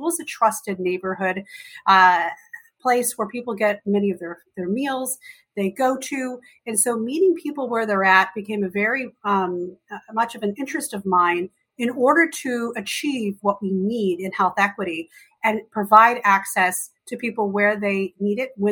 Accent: Chicago, Illinois, United States; on the south side of Chicago, and that's where I grew up as well. And so growing up in Chicago, I saw a lot of things

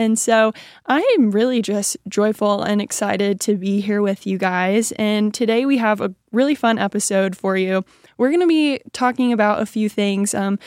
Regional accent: Amarillo, Texas, United States; now in Fort Worth, United States; I'm a photographer here in Fort Worth, Texas. I grew up in Amarillo, Texas. Shout out Amarillo. Amarillo is a really small town.

